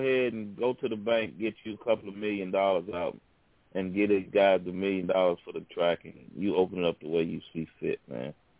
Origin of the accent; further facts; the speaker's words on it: Arkansas, United States; No, that's in my hometown in Arkansas.